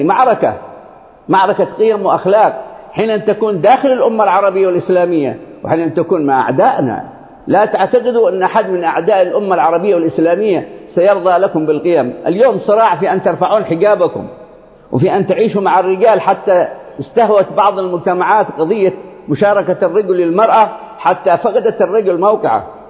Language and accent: Arabic; Yemen; بلدنا اليمن مرت على كل هذه النماذج